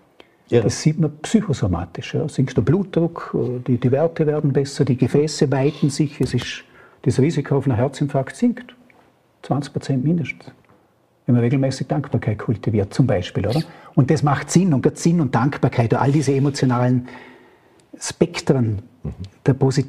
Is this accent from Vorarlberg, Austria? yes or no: yes; Vorarlberg, Austria; als Vorarlberger sagt man dann ja, im Großen und Ganzen geht es mir gut.